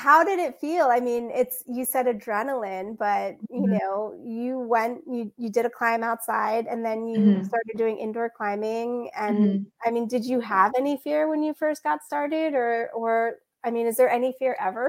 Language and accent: English; Florida, United States; But I'm from Florida. Florida's flat.